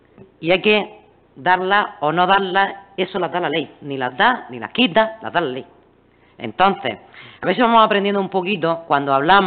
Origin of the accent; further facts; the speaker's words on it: Níjar, Andalusia, Spain; porque soy de Níjar, no como algunos que vienen de Barcelona